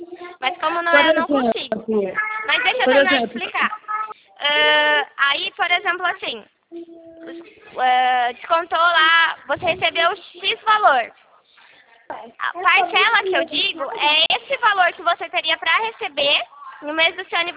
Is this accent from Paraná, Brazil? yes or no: no; Rio Claro, São Paulo, Brazil; Eu sou de Rio Claro, São Paulo.